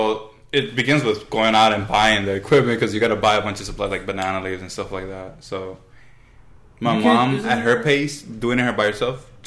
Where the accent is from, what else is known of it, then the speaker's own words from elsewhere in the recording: Los Angeles, California, United States; I'm from South Central, and there's a lot of food banks in South Central.